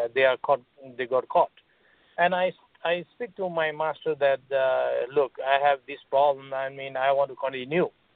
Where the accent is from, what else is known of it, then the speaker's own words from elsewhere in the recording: Nepal; I'm from Nepal. Nepal is very, you know, poor country.